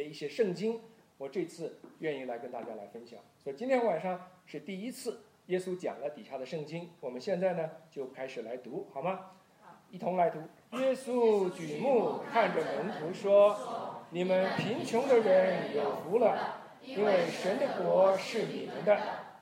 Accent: Taiwan; also born or lived in China; 我是生在中国大陆，小的时候父母亲呢带我们就到台湾，父亲因为工作的缘故到台湾，我呢是在台湾长大的。在台湾长大是我在16岁那一年信了耶稣

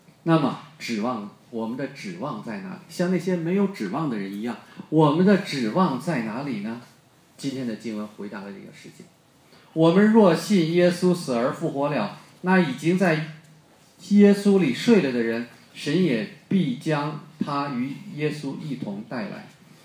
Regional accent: China; 我们中国人也常常这样说，对吧？

